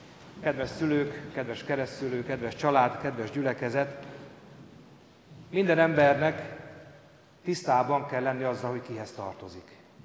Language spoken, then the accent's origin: Hungarian; Hungary; mi itt élünk, Magyarországon születtünk, magyarok vagyunk, kész.